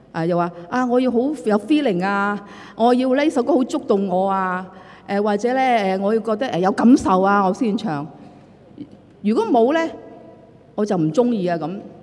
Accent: China; 好像我們中國人的一些詩詞那樣，令到人呢很容易呢記得。

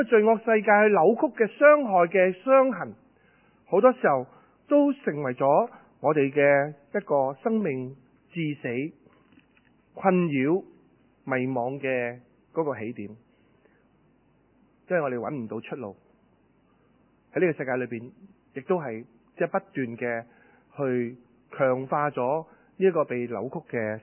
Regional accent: China; 當然啦，我中國人都唔會好陌生嘅

